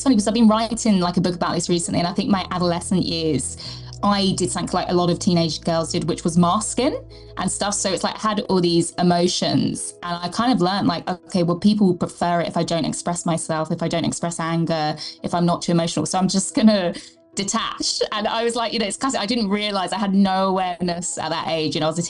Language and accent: English; England, United Kingdom; this was in London, I'm English